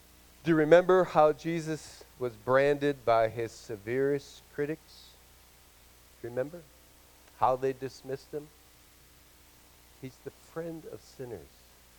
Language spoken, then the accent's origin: English; Brookfield, Wisconsin, United States; When I was a young boy growing up in Brookfield, which is a little growth community outside of Milwaukee in the 60s. No, in the 50s